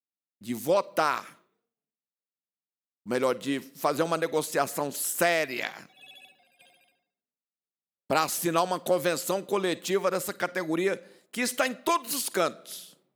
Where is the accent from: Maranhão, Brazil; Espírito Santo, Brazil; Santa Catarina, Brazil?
Maranhão, Brazil; ou meu Maranhão, que sou maranhense